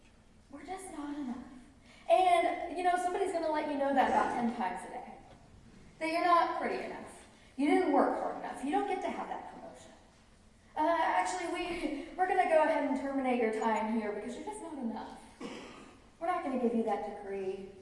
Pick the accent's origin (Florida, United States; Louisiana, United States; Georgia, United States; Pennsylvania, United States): Georgia, United States; Atlanta; now in Abilene, United States; my husband and I live in Abilene, Texas, but I grew up in Atlanta, Georgia, in the home of a preacher, and I have four older brothers.